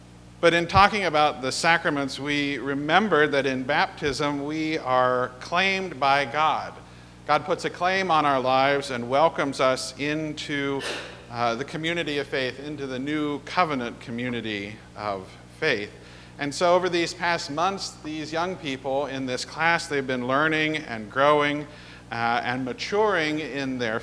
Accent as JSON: {"language": "English", "region": "Ohio", "country": "United States", "tie": "born or raised there", "said": "Very different from Ohio. Suddenly I was all these hundreds and hundreds of miles from home and family in a different part of the country"}